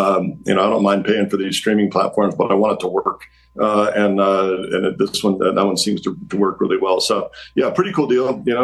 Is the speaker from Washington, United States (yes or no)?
yes; Walla Walla, Washington, United States; I grew up in Walla Walla. And I got to go play in the NFL for a bunch of years. And after I was done, doubled back and came back to my hometown.